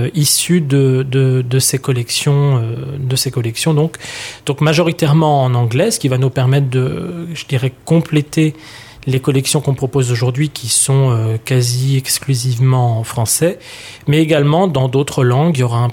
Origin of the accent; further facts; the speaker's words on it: France; ce qui n'est pas forcément le cas chez nous en France